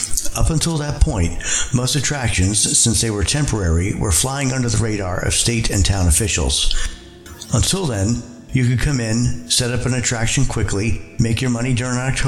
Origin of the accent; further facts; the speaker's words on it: New Jersey, United States; I'm from New Jersey originally, and in the 70s it was known as the Haunted House State, largely due to the JCs.